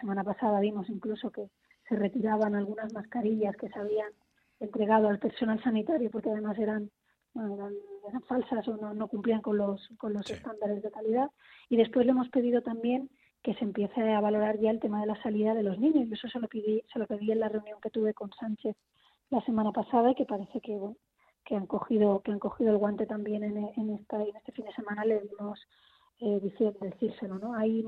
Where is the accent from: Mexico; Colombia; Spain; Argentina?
Spain; como muchos españoles. Aquí me ha pillado, digamos, el confinamiento en Madrid